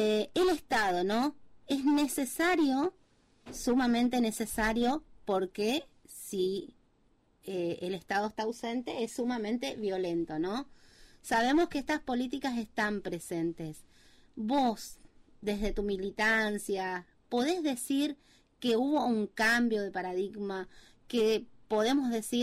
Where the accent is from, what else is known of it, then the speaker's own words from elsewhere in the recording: Corrientes, Argentina; nosotros somos de Corrientes